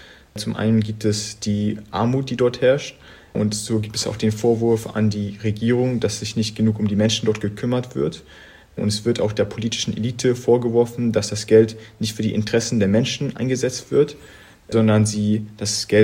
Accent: Hamburg, Germany; born there; Ja, also ich bin zwar hier in Hamburg geboren, allerdings kommt meine Familie ursprünglich aus Nepal und meine Eltern beide auch.

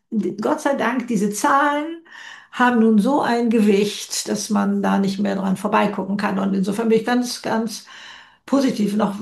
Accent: Hamburg, Germany; ich als Hamburger weiß, was dieser Begriff bedeutet.

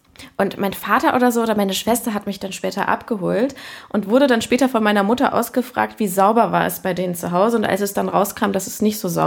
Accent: Cologne, North Rhine-Westphalia, Germany; Also ich bin in Köln-Kalk aufgewachsen

